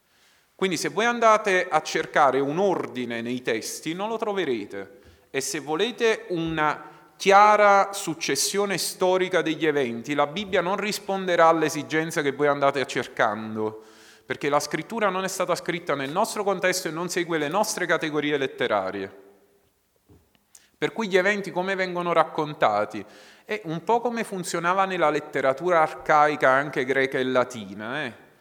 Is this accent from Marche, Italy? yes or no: no; Naples, Campania, Italy; Perché poi io scrivo in italiano ma sono napoletano, c'è una differenza.